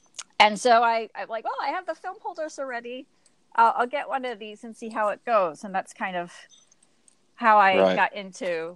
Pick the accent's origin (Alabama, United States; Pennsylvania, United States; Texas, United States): Pennsylvania, United States; I grew up in Pennsylvania on the East Coast, northeast of Philly